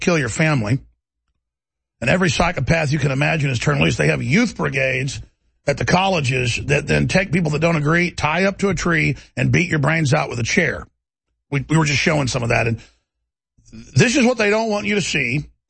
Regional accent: Dallas, Texas, United States; when I grew up in Dallas, I had a lot of black friends I played football with and stuff and baseball.

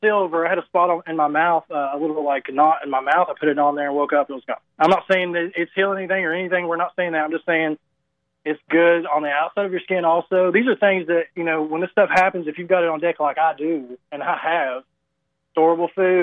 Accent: Tennessee, United States; I live in the Smoky Mountains, but I'm from the Tri-Cities, and that area got hit really hard too. Elizabeth and Hampton.

